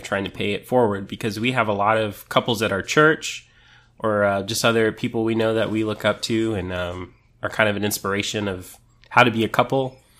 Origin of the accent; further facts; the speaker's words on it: San Antonio, Texas, United States; I'm from San Antonio.